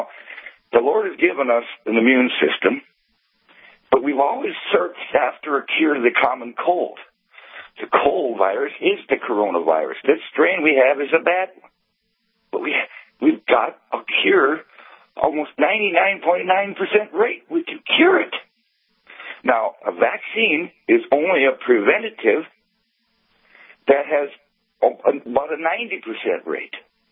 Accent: Wing, North Dakota, United States; Yeah, and I'm from Wing.

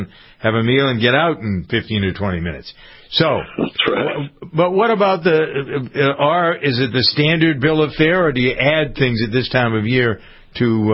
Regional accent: Boston, Massachusetts, United States; I'm a patron of Boston Market. And it isn't just because I'm from Boston.

